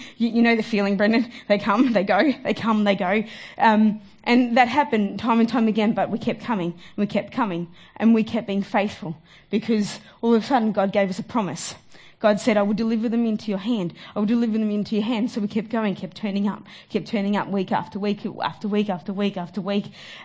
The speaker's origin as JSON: {"language": "English", "town": "Cranbourne", "region": "Victoria", "country": "Australia", "tie": "born or raised there", "said": "I grew up in Cranbourne. I've been a Cranbourneite for 25 years now. I am 2 off 30"}